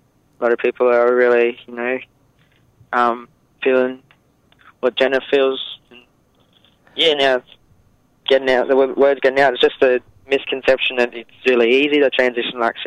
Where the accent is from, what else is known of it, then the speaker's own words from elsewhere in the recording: Townsville, Queensland, Australia; also born or lived in Brisbane; I was born in Townsville. I grew up there. I went to high school in Brisbane in Queensland, and yeah, just moved to Melbourne. But I'm up in Queensland. I'm back up in Queensland right now. But yeah, I'm from North Queensland.